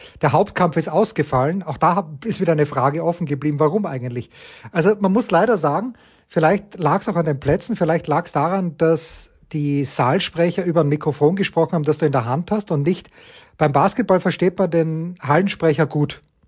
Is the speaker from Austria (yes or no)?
yes; Voitsberg, Styria, Austria; dagegen ist Voitsburg, wo ich herkomme, fast eine Weltstadt